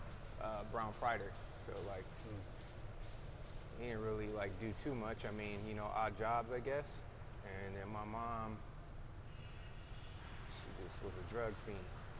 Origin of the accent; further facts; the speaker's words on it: Fresno, California, United States; born there; Well, I was born here in Fresno, California.